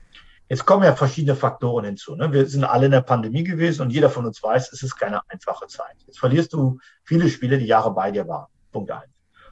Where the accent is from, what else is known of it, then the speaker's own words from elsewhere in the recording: North Rhine-Westphalia, Germany; wir sind alle Rheinländer.